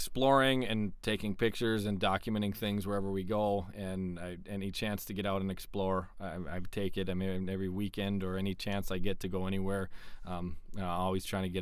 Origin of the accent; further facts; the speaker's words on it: Moorhead, Minnesota, United States; So basically, I grew up in Moorhead.